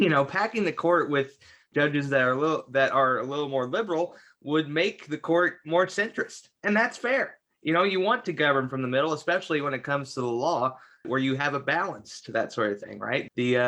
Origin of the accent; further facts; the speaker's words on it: Indiana, United States; You know, I'm from Indiana.